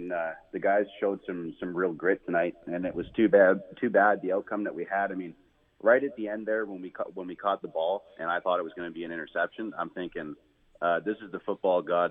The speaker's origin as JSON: {"language": "English", "town": "Regina", "region": "Saskatchewan", "country": "Canada", "tie": "born there", "said": "and I was born in Regina, so."}